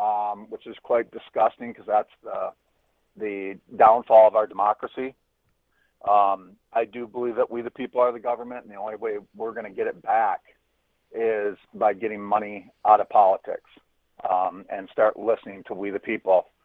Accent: Durand, Wisconsin, United States; now in California, United States; because I know I live in California, but I'm from Durand, Wisconsin, and I knew it.

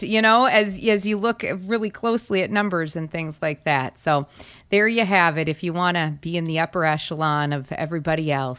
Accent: South Dakota, United States; And in my home state of South Dakota, because I always like to see how they compare

